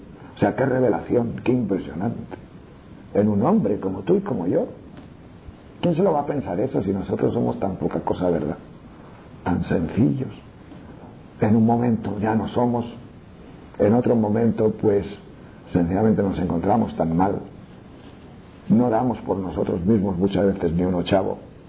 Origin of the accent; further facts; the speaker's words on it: León, Castile and León, Spain; me gusta esta tierra, porque en el fondo es mi tierra. Yo soy de León, de ahí cerquita